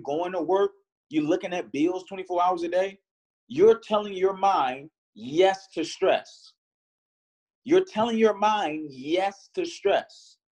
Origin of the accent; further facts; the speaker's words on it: Harvey, Illinois, United States; Growing up, guys, in my environment, I grew up in Harvey, Illinois. It was a lot of violence.